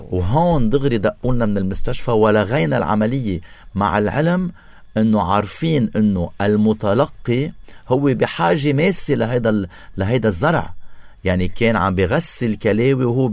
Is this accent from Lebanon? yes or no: yes; Lebanon; عندنا بلبنان